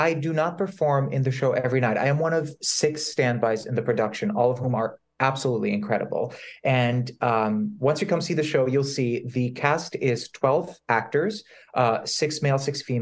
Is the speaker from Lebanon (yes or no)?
yes; Lebanon; moved away; As someone who didn't grow up here, I grew up in Lebanon, I did not know that.